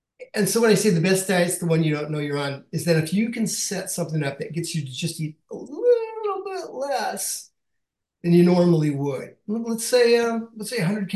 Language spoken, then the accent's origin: English; Iowa, United States; And so growing up in Iowa, my dad worked as a production worker in a bakery, and we'd spend summer on our aunt and uncle's family farm.